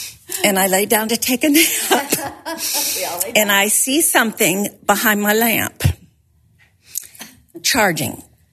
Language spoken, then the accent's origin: English; Rochester, New York, United States; born there; I was born in 1954 in Rochester, New York. My dad was going to the Eastman School of Music at the time, getting his master's degree.